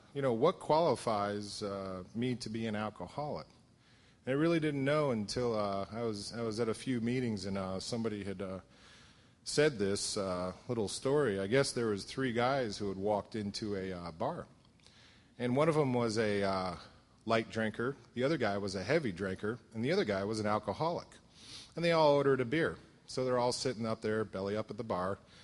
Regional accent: Bridgeport, Connecticut, United States; I was very young when I was growing up, and I am from the South, Southern Bridgeport, which is in Southern Connecticut

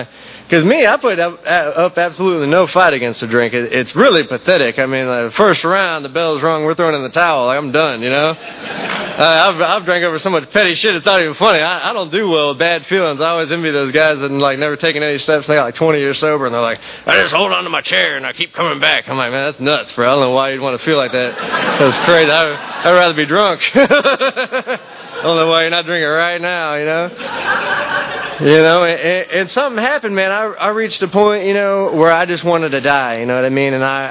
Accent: St. Petersburg, Florida, United States; And me, I'm from St. Pete.

